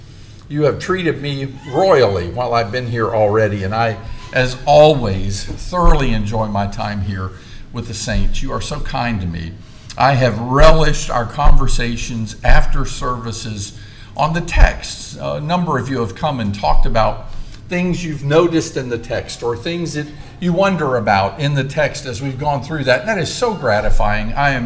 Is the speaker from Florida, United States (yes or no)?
yes; Florida, United States; I grew up in Florida, but most of my preaching before going back to Florida was done anywhere but that state